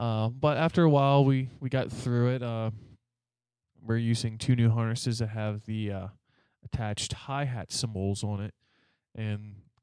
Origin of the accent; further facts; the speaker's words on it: Grove City, Pennsylvania, United States; born there; I was born in Grove City.